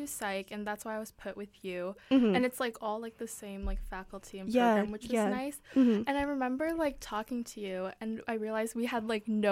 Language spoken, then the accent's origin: English; North Carolina, United States; Yeah, I'm from North Carolina, US.